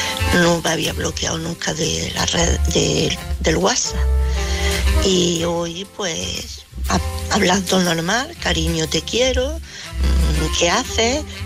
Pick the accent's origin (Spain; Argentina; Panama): Spain; Jaén, Andalusia; Él vive en Madrid, yo soy de Jaén.